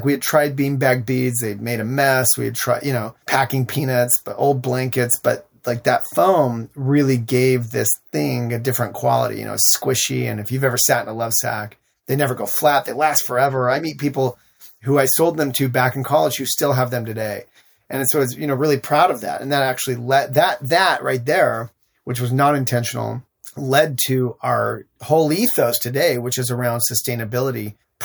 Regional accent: Salt Lake City, Utah, United States; growing up in Salt Lake City, Utah, to be a bit rebellious and think of wild ways to entertain myself as a young person.

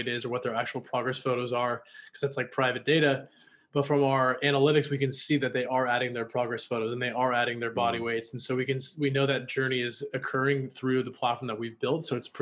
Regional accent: Washington, United States; also born or lived in Los Angeles; now in Austin, United States; I'm from Washington State. Lived in LA for several years. Now I'm living in Austin

